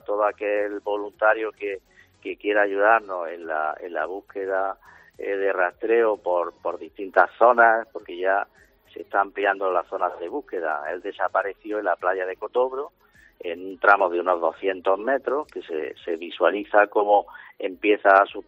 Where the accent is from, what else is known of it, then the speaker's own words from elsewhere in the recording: Maracena, Andalusia, Spain; porque nosotros somos de Maracena